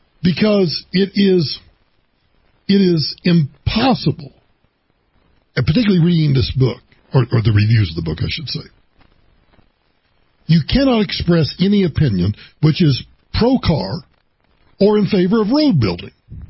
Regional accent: Oklahoma, United States; Oklahoma City was 267 miles from my little hometown, and Denver was 267 miles from my hometown, which is out in the Oklahoma Panhandle, where the local news didn't come from Oklahoma.

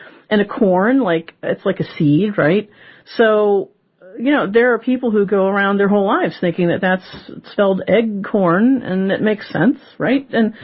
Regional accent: Pittsburgh, Pennsylvania, United States; I'm from Pittsburgh, so I say pin and pen, right?

